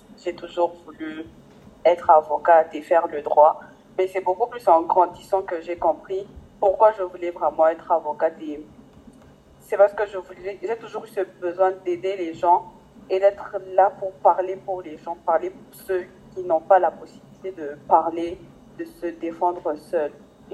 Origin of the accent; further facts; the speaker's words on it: DR Congo; moved away; Je viens de la République démocratique du Congo.